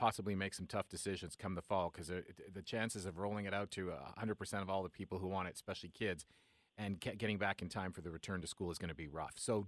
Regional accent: Canada; No, of course we're not going to brag. We're Canadian.

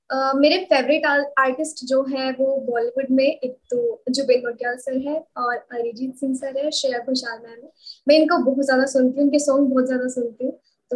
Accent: Khekra, Uttar Pradesh, India; मैं यूपी से हूँ, बागपत एक जिला है वहां से हूँ मैं, खेकड़ा से, तो मुझे हरियाणवी नहीं आती थी।

